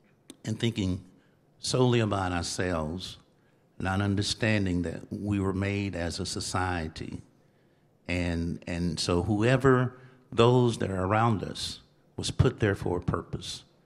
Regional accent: Lubbock, Texas, United States; We're both pastors, and I grew up here in Lubbock, raised here in Lubbock.

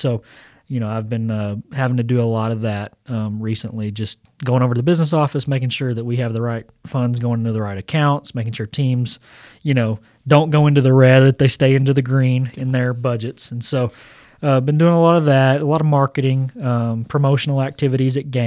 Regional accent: Hot Springs, Arkansas, United States; So I was born in Hot Springs, Arkansas, a town about an hour south of Little Rock. And so grew up there most of my life, went to school there in high school

